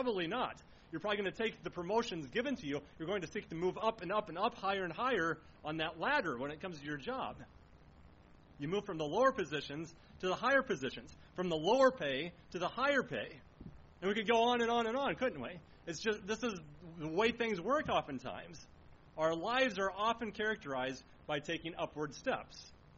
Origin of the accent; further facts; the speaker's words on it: Onslow, Iowa, United States; I think about the little town that I grew up in Onslow in eastern Iowa.